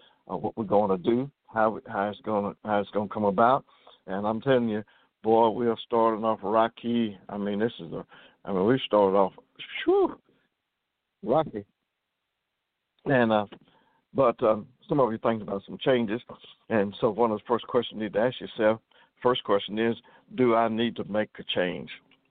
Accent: Kentucky, United States; I'm from Kentucky, and we're not north, but we're not south either.

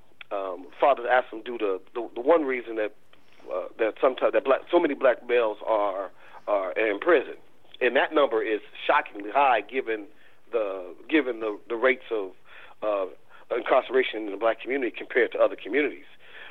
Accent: Chicago, Illinois, United States; I grew up in Chicago, and I could count the number of present fathers in the three-block radius on one hand.

